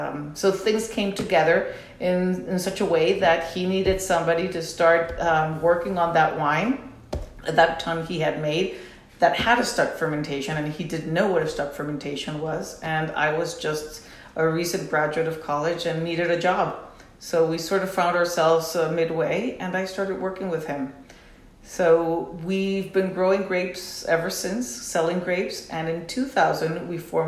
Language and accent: English; Mexico; now in United States; I'm originally from Mexico. My dad came, we came on a fantastic vacation in the late 70s to the Bay Area